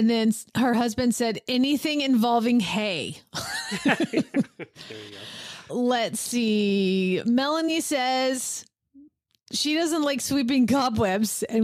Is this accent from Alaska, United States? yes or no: no; Atlanta, Georgia, United States; And I grew up in Atlanta and Georgia and we call them weed whackers.